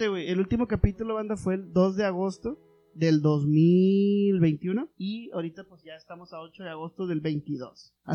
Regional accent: Mexico; Y en nuestro afán como típico mexicano, güey, de querer arreglar las cosas

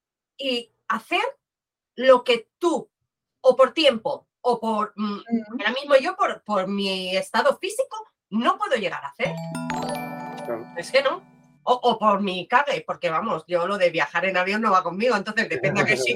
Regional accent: Cantabria, Spain; moved away; de todo lo que generé cuando vine de Cantabria

